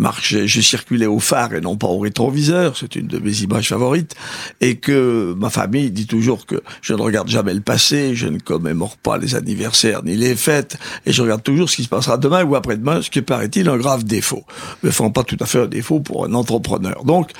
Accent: Bourgoin-Jallieu, Auvergne-Rhône-Alpes, France; born there; puisque je suis né à Bourgoin, entre Lyon et Grenoble, dans l'Isère, donc dans le Dauphiné.

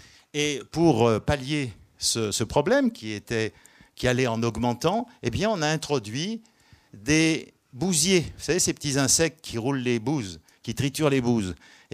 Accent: Lyon, Auvergne-Rhône-Alpes, France; pas parce que je viens de Lyon

